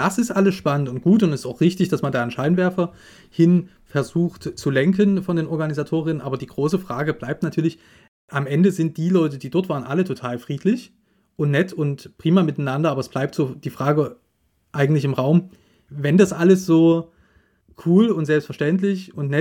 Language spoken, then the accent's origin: German; eastern Germany, Germany; Da habe ich auch ein eigenes Ohr natürlich als Ossi darauf